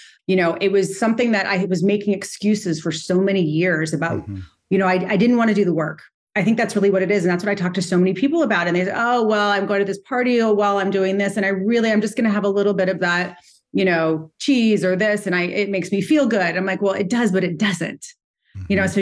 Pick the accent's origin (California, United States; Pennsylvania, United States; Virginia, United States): California, United States; now in New York City, United States; I am a jewelry designer. I live in New York City. I grew up in California.